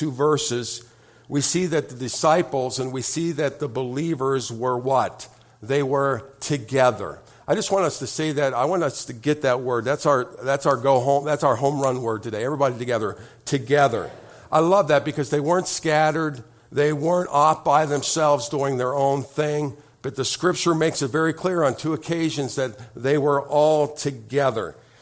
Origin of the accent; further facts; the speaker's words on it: Beavercreek, Ohio, United States; when I was growing up in Beaver Creek, Ohio, 8 weeks, 8 Sundays, the … went to church 8 Sundays.